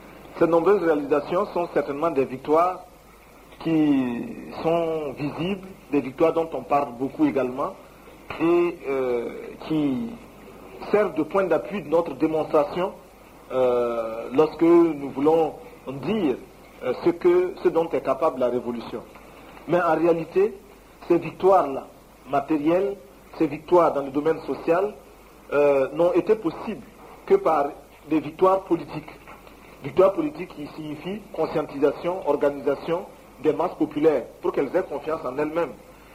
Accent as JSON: {"language": "French", "country": "Burkina Faso", "said": "Beaucoup d'élèves, beaucoup de jeunes gens viennent étudier chez nous au Burkina Faso"}